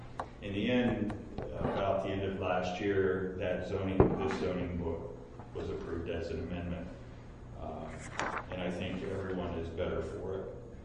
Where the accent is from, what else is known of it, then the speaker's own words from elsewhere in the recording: Linden, Ohio, United States; through my lifetime, I've looked at older urbanism communities, like I grew up in Linden